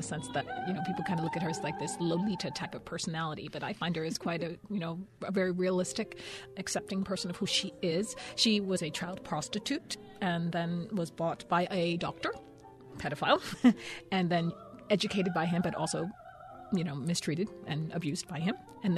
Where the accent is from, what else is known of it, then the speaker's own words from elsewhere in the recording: New York City, New York, United States; I'm a New Yorker, I'm American, I'm Puerto Rican